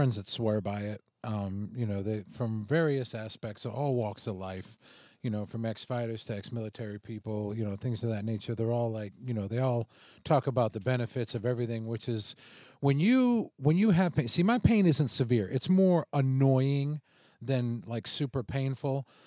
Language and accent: English; Boston, Massachusetts, United States; now in Tampa, United States; Well, I was born and raised in Boston, and I've lived in Tampa for probably about the past 20 years.